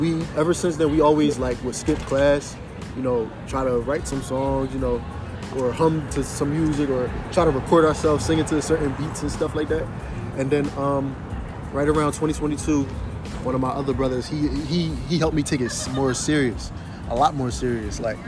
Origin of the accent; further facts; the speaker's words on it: Philadelphia, Pennsylvania, United States; I'm from Philly, Germantown. Actually, I used to live right where … used to live. So he lived on Pastorio. I was on Baton. I grew up in West.